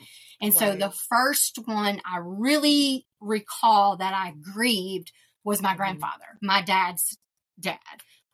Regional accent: Michigan, United States; born there; So I was actually, many people do not know this, I was born in Michigan and came here.

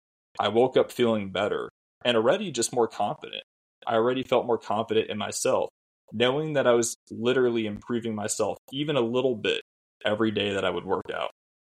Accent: Arkansas, United States; also born or lived in Ohio; So I was born in Ohio, grew up most of my life in Arkansas, actually. My dad's job actually relocated me and my family here.

